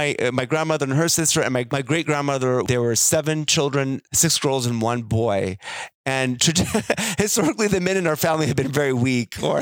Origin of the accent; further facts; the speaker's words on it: Saudi Arabia; You know, I mentioned that we grew up in Saudi Arabia. This was in the 70s and the 80s.